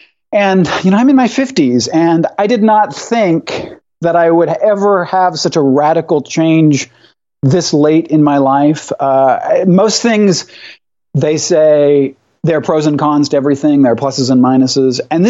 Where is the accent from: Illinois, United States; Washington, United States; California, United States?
Washington, United States; Tacoma; also born or lived in Olympia; So I was born in Olympia and I was raised in Tacoma, and then I left for college and then I came back and lived there a few years when my mom was sick with Alzheimer's, and then we moved to Seattle.